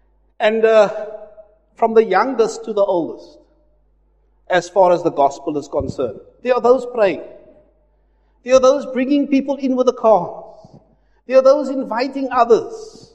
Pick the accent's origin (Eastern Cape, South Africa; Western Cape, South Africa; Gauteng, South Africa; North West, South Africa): Western Cape, South Africa; Cape Town; I come from Cape Town, and not far from our home was the sea